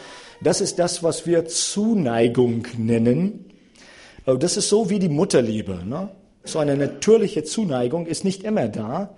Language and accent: German; Chicago, Illinois, United States; meine Heimat übrigens ist mitten in der Stadt Chicago, da bin ich erzogen worden.